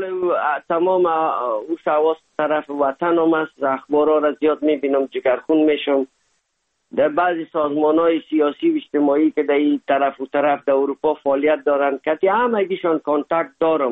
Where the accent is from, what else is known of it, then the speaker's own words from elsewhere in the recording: Afghanistan; now in Germany; زمانی که ما از افغانستان آمدیم